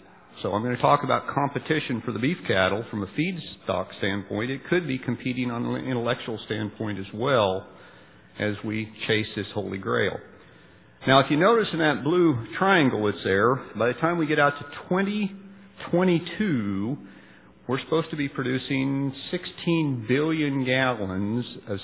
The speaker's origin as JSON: {"language": "English", "region": "Iowa", "country": "United States", "said": "I am from Iowa, so I have probably a little different perspective on biofuel policy than many of you"}